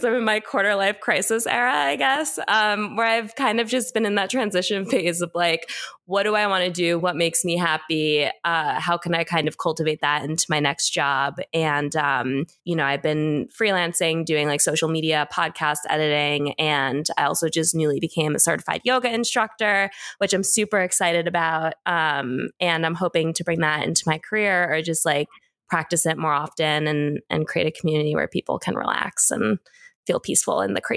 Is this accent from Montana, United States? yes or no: no; New York, United States; 27 years old, grew up in Westchester, right outside the city, and live in downtown Manhattan, Nolita specifically.